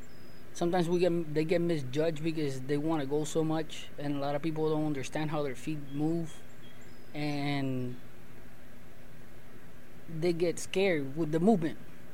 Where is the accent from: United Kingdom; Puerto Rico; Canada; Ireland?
Puerto Rico; when I grew up in Puerto Rico